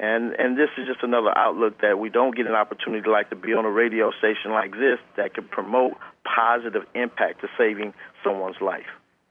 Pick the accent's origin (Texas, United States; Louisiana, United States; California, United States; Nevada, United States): California, United States; Los Angeles; Growing up in South Central, you know, just like a lot of the kids that are fatherless